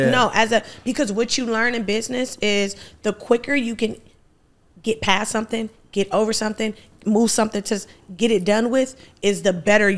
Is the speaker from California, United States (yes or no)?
yes; Compton, California, United States; I'm from Compton, after police, like, we know.